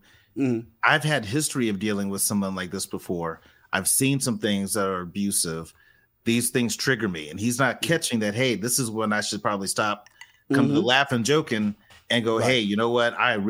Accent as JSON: {"language": "English", "region": "New Jersey", "country": "United States", "said": "I'm from Jersey."}